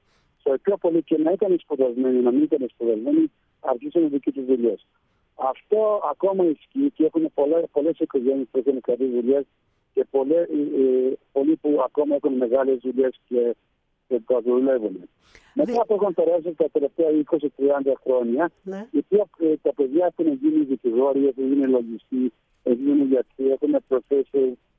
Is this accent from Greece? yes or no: no; South Africa; Ήταν εδώ και εδώ γεννήθηκα με τον αδερφό μου εδώ, στην Νότια Αφρική. Γεννήθηκα εδώ.